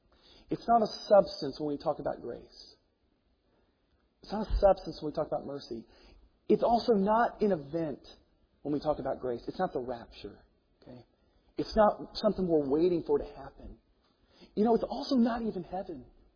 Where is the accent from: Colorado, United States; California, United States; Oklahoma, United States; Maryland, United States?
Oklahoma, United States; Tulsa; As I grew up in the Bible church, it's pretty prevalent in Tulsa.